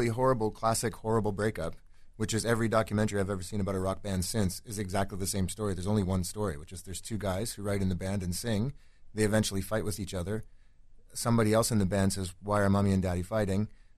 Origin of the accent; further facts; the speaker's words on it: Toronto, Ontario, Canada; don't hate us because we're beautiful and from Toronto.